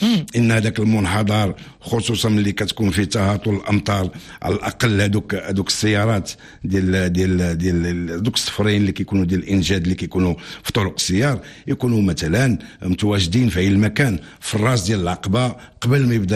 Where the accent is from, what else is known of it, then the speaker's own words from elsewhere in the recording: Morocco; حنا كمغاربه